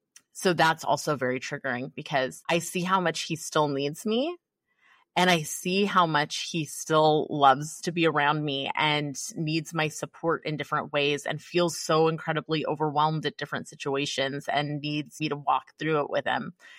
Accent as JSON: {"language": "English", "town": "San Jose", "region": "California", "country": "United States", "tie": "born or raised there", "said": "I grew up in San Jose, California, and she lived in San Jose for a long time. I moved to Palm Springs."}